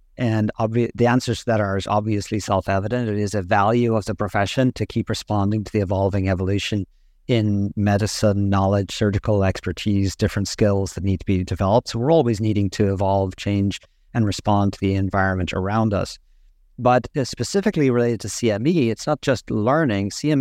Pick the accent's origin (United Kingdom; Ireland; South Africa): Ireland; So I grew up and trained in Ireland